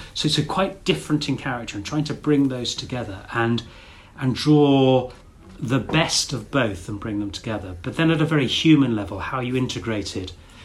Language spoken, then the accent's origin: English; United Kingdom; And because we're British, it manifests in the regimental system